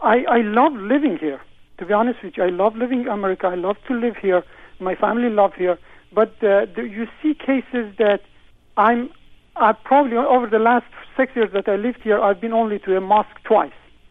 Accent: Iran; moved away; I'm a Muslim from Iran, living here, and I've been here for the last 6 years.

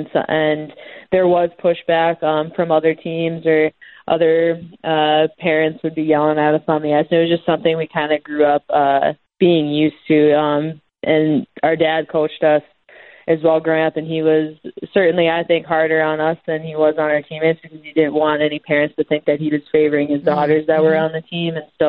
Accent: Grand Forks, North Dakota, United States; So we grew up, growing up in Grand Forks, we didn't have a girls' team to play on until we were in sixth grade.

